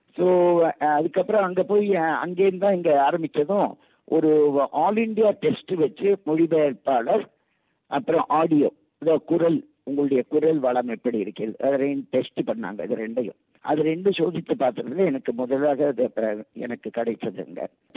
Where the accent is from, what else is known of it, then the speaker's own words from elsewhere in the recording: Mumbai, Maharashtra, India; also born or lived in Delhi; நான் இப்போது ஓய்வு பெற்றவின் தங்கியிருப்பது பம்பாய் மாநகரத்தில். அங்குதான் நான் பிறந்தேன், வளர்ந்தேன், படித்தேன், மனமுடித்தேன். மனமுடித்ததற்கு என் கணவருடன் சேர்ந்து தலைநகர் தில்லிக்கு போய்விட்டேன்.